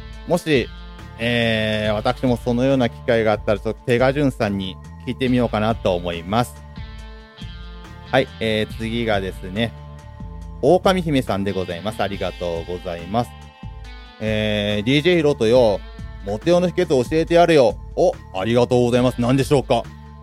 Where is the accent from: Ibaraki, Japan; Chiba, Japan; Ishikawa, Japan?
Chiba, Japan; Kashiwa; 私と同じ柏出身の手賀沼淳さん